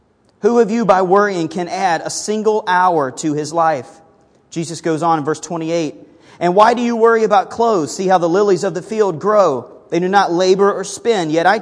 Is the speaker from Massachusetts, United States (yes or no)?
no; Alabama, United States; Now, growing up in Alabama, I'm not sure if beating kids was legal or not, but we certainly did it there.